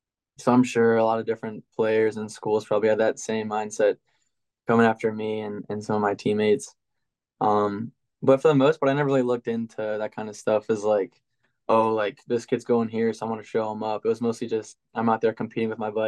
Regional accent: Virginia, United States; Cause like I'm from Virginia and that's like, you know, one of the bigger schools in Virginia.

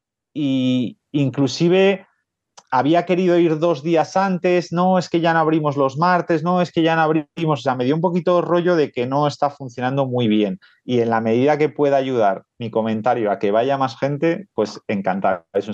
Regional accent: Bilbao, Basque Country, Spain; como soy muy de Bilbao, a mí todo me vale

